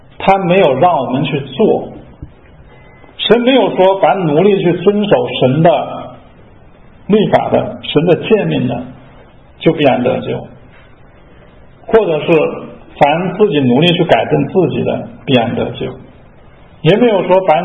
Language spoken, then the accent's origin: Chinese; China; 我们中国人都说人不为己天诛地灭